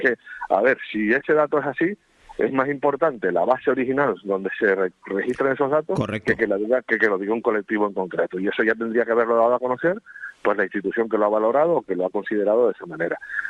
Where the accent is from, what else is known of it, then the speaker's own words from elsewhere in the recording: Canary Islands, Spain; cada día somos menos canarias con la actitud que están teniendo algunos de nuestros paisanos